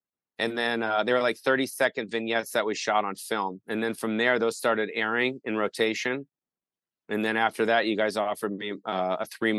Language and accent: English; Los Angeles, California, United States; but I grew up on the Sunset Strip.